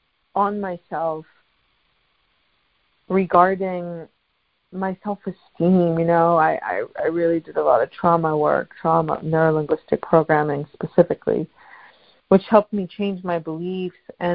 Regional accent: Pakistan; So I am the youngest of 4 girls. And I grew up in Pakistan, but my heritage is Afghani, and I grew up in a violent home.

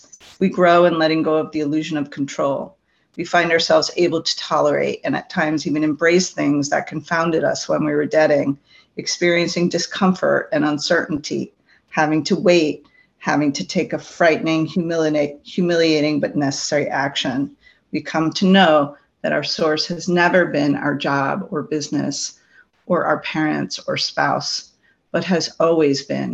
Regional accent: Orlando, Florida, United States; I'm a compulsive debtor and spender, and I am from Orlando, Florida.

